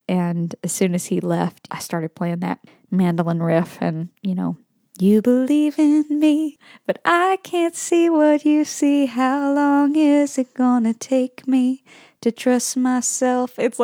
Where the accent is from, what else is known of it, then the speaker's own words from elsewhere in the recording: Byrdstown, Tennessee, United States; You know, I grew up here in Tennessee, a little town called Byrdstown. There's so much great country, bluegrass, gospel, Americana music in this part of the world.